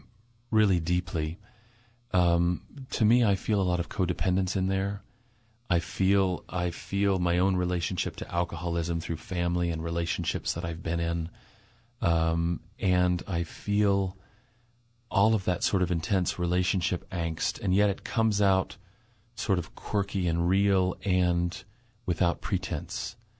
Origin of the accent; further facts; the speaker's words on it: United States; not so much for me as an American per se